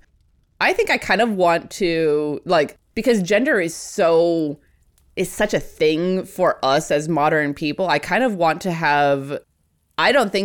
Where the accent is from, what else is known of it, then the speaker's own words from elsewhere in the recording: Fairbanks, Alaska, United States; I grew up in Fairbanks, Alaska. I actually grew up in the hills around Fairbanks, about 8 miles out of town.